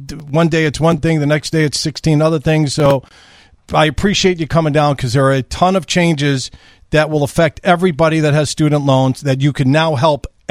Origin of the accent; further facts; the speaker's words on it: Illinois, United States; I've known of your company because I grew up on the North Shore.